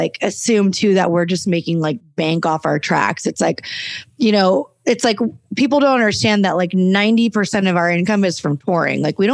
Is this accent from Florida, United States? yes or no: no; Costa Mesa, California, United States; now in Los Angeles, United States; Yeah, originally I'm from Orange County, like Southern California, Costa Mesa, Newport Beach area. And I just moved to LA about 4 years ago.